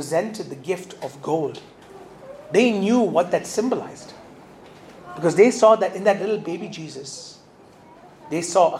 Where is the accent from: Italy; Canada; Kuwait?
Kuwait; Now, when I grew up in Kuwait, we used to have these, the oud that was burnt so that you can have the nice smell aroma through the house.